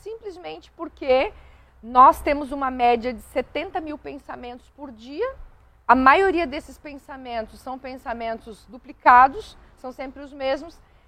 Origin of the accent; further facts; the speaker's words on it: Timbó, Santa Catarina, Brazil; eu sempre fazia essas imersões lá na minha cidade, né? Lá na minha região, que é Timbó.